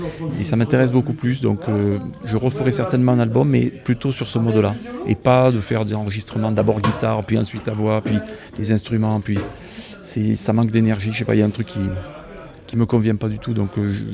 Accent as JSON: {"language": "French", "town": "Les Plantiers", "region": "Occitanie", "country": "France", "said": "Du Gard, des Cévennes gardoises, un petit village qui s'appelle Les Plantiers."}